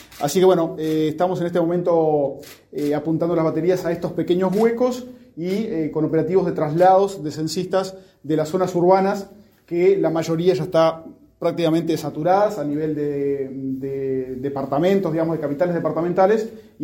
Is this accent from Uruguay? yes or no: yes; Uruguay